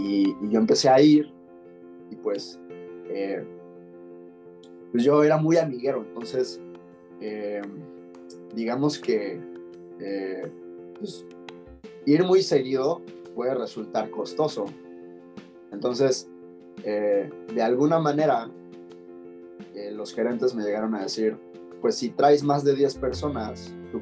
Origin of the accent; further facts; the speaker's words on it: Cabo San Lucas, Baja California Sur, Mexico; yo, pues ya les dije, soy de Cabo